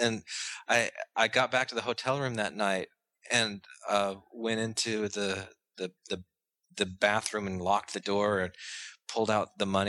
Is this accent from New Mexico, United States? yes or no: no; Arizona, United States; You know, I grew up in Arizona.